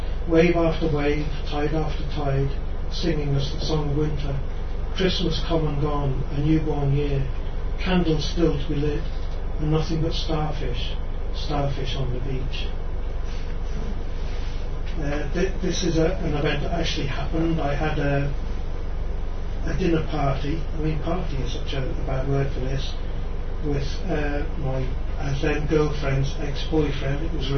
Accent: Tipperary, Ireland; I grew up in Tipperary

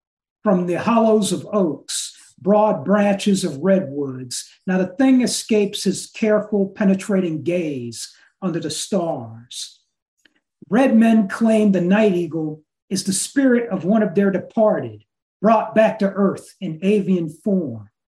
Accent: Oakland, California, United States; from Oakland, California, USA, traditional land of the Ohlone Nation

